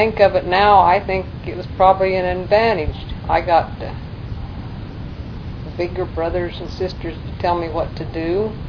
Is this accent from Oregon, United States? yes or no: yes; La Grande, Oregon, United States; I was born in June 5th, 1927, south of LeGrand on Bushnell Road.